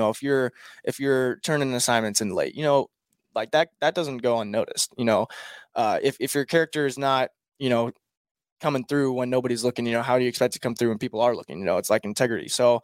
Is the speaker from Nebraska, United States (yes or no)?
yes; Nebraska, United States; But you know, Nebraska is different. You know, I'm from Nebraska.